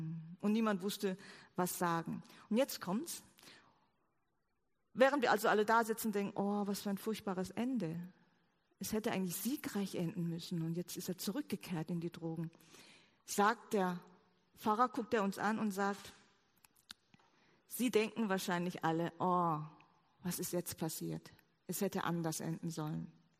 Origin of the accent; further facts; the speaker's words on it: South Korea; ich bin ja aus Korea gekommen, sehr konservativ, in Korea Theologie studiert